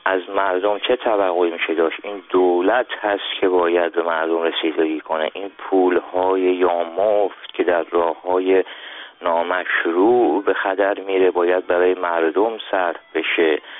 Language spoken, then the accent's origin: Persian; Iran; خواستم به عنوان یک ایرانی تسلیت عرض کنم